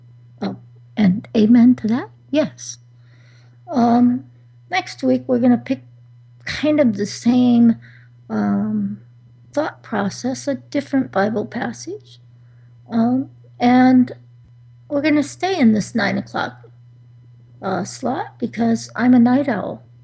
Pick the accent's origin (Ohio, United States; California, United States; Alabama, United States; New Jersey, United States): California, United States; now in North Carolina, United States; Yes, I came from California. No, I'm in North Carolina drinking sweet tea.